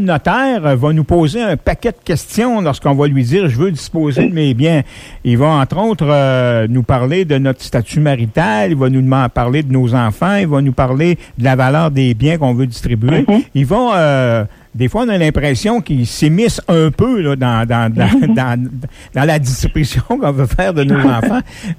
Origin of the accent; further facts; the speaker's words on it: Quebec, Canada; Ah, puis je peux vous dire, chez nous, en Beauce, c'est pas mal ça, hein.